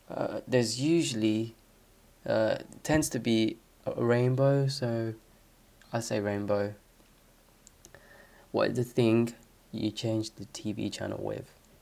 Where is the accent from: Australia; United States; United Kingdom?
United Kingdom; Northampton, East Midlands; I'm from Northampton, but personally, I don't really think that we have an accent.